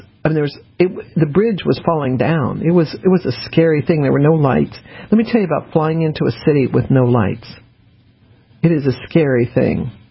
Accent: New Orleans, Louisiana, United States; also born or lived in Texas; Or I'm not really a Texan, as you know. I'm from New Orleans, but I went to school in Texas.

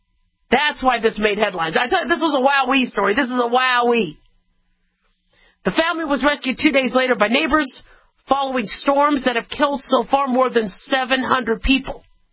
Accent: Nevada, United States; also born or lived in Los Angeles, United States; Then I grew up also in Nevada. Had a little bit of time in L.A. because that's where I was born.

